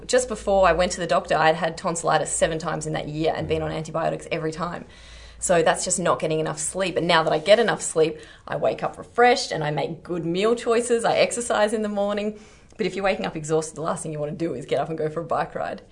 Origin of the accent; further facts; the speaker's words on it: Mansfield, Victoria, Australia; Oh, I'm pretty much both. Okay. I grew up near Mansfield.